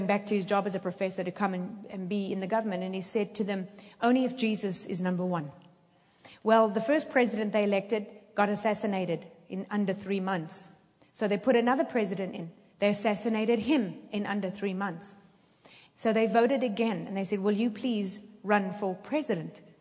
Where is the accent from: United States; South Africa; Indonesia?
South Africa; also born or lived in Zimbabwe; I'm an African. I was born in Zimbabwe. I was raised in South Africa.